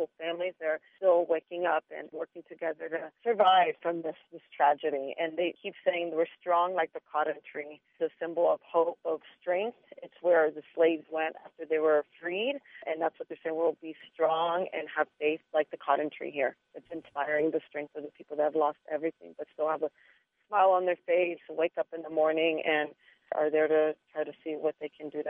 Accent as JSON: {"language": "English", "country": "United States", "lives_now": "Sierra Leone", "said": "As an American myself, I am inspired by the strength of the people here."}